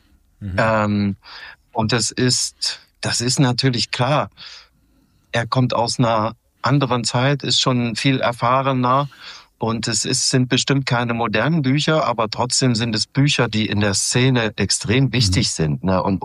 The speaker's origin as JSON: {"language": "German", "town": "Halle", "region": "Saxony-Anhalt", "country": "Germany", "tie": "born there", "said": "Ich komme ja gebürtig aus dem Osten Deutschlands, in Halle, Sachsen-Anhalt."}